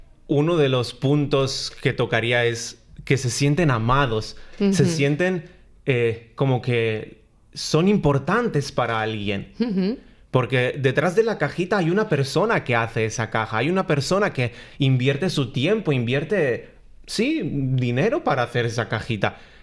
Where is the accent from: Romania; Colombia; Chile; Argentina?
Romania; Stei, Bihor County; Spanish is a second language; vengo de Rumanía. Vengo de un pueblo llamado Stei que, bueno, no vivía yo en una familia de las más adineradas del pueblo. De hecho, pasábamos algunas necesidades cuando yo era niño.